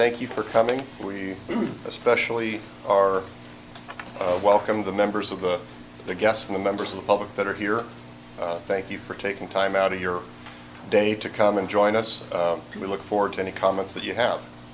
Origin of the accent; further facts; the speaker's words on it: Lincoln, Nebraska, United States; I represent the interests of the National Federation of the Blind of Nebraska, and I'm from Lincoln, Nebraska.